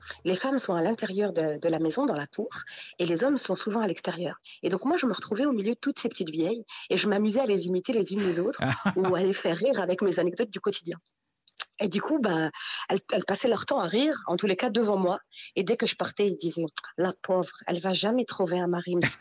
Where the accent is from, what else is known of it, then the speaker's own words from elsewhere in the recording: Tunisia; Et ce n'est pas parce que je suis tunisienne que je dis ça.